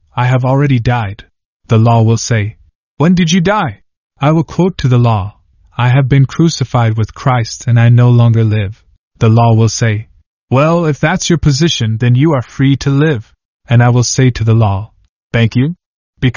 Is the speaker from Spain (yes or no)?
no; Kenya; They knew I was from Kenya and they were going to be sent to Kanda Hospital